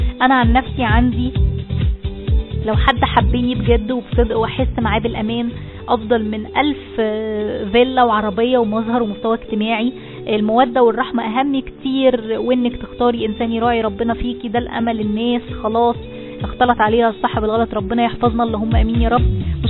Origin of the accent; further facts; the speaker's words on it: Alexandria, Alexandria Governorate, Egypt; انا من اسكندرية وخطيبي من القاهرة،